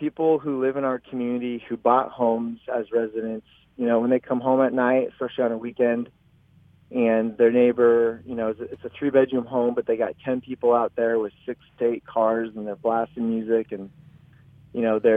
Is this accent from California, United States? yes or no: yes; Mi-Wuk Village, California, United States; I grew up in Miwok where most of those homes were visited a few times a year.